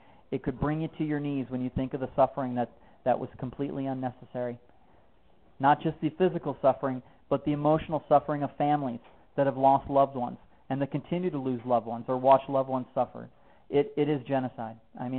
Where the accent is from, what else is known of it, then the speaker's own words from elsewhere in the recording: Wisconsin, United States; Then I head back up to my home state of Wisconsin